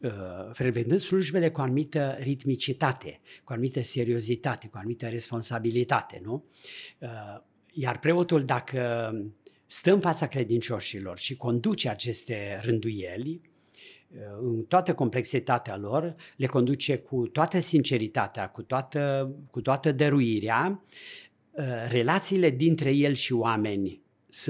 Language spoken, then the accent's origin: Romanian; Brașov County, Romania; Eu sunt un ardelean, nu? Deci vin din zona Mănăstirii Sâmbăta. Am fost 10 ani preot la Șona.